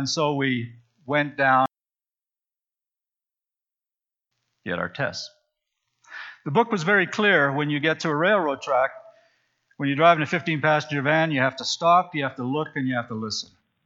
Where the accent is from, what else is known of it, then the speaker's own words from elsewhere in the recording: Saskatchewan, Canada; When I was a kid, growing up in Saskatchewan